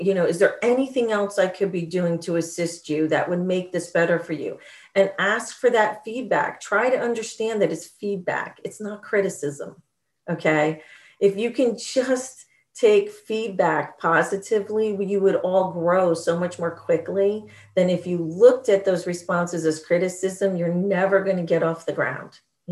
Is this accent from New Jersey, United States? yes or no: yes; New Jersey, United States; I grew up in New Jersey. I lived in a household that was sarcastic about everything.